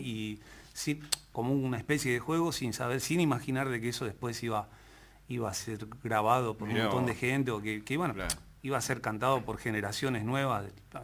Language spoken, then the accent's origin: Spanish; Lanús, Buenos Aires Province, Argentina; Hay algunos que creen que soy rosarino, y hay otros que creen que soy de San Luis. Y nada que ver, yo soy nacido y criado en Lanús.